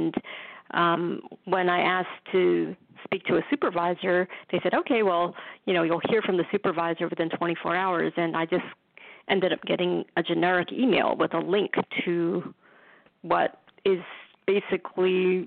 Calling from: New York City, New York, United States; Yes, I'm also calling from the Big Apple.

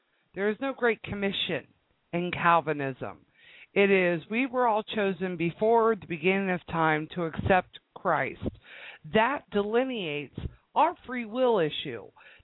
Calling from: Indiana, United States; I'm calling from Indiana.

